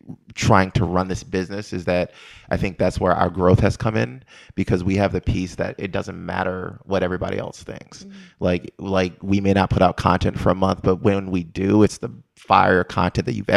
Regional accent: Maryland, United States; I'm from Maryland, DMV.

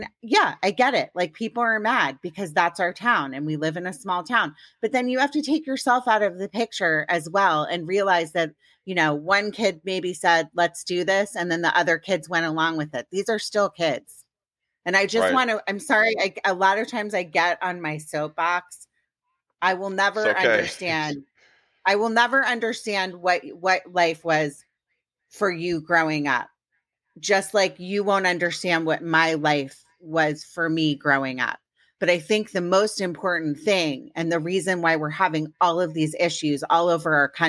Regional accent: Washington, District of Columbia, United States; I grew up personally in Washington, D.C., and it was the opposite.

